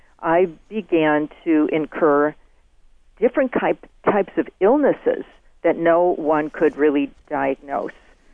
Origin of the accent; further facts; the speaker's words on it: United States; However, growing up in America, it was interesting because as a youth, no one really talked about this sort of subtle energy